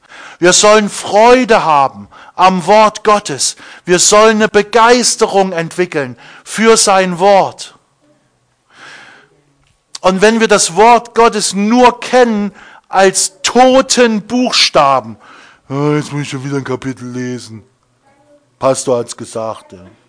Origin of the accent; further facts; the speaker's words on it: Thuringia, Germany; Wir kommen hier aus dem Thüringer Wald. Es gibt überall Wasserbäche.